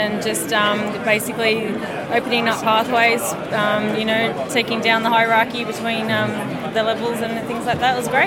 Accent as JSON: {"language": "English", "town": "Sydney", "region": "New South Wales", "country": "Australia", "said": "I'm not a Queenslander. I'm actually from Sydney."}